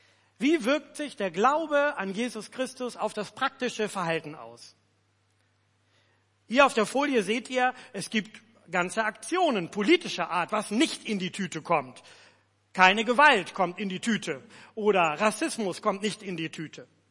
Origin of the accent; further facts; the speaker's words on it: Pinneberg, Schleswig-Holstein, Germany; ich war als Kind im Gemeindehaus in Pinneberg groß geworden.